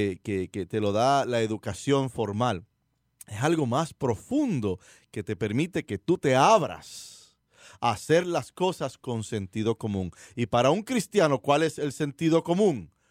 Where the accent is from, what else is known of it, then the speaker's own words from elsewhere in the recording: Gurabo, Puerto Rico; yo recuerdo algunas personas en mi pueblo donde yo me crié, el pueblo de Gurabo en Puerto Rico